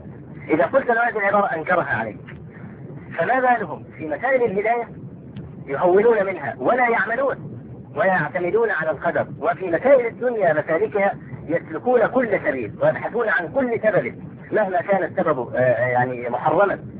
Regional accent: Egypt; عندنا في مصر

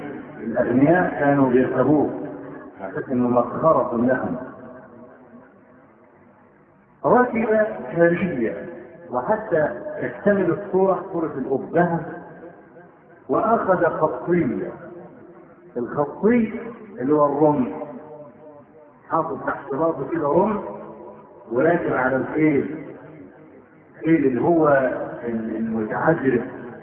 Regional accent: Egypt; واحنا عندنا في مصر بدعة قبيحة

